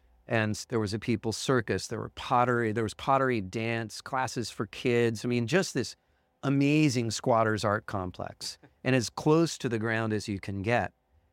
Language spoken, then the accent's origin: English; Santa Barbara, California, United States; growing up in Santa Barbara as well, where there's a lot of people who you ask what they do, and they tell you their job